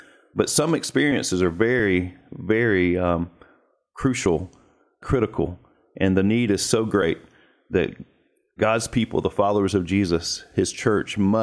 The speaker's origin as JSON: {"language": "English", "country": "United States", "said": "You know, as Americans, or as an American, I can speak for myself."}